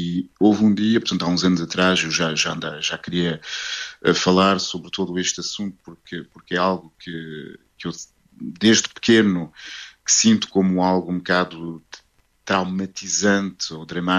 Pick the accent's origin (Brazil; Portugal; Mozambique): Mozambique; born there; porque eu nasci em Moçambique durante o período colonial.